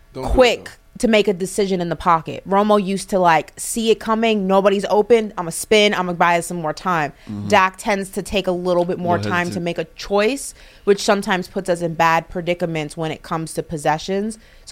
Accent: New York, United States; I'd love to do New York, my hometown.

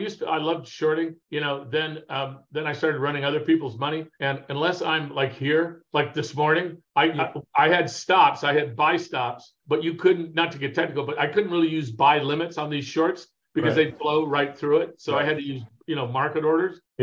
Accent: Arcadia, California, United States; grew up right near Santa Anita Park.

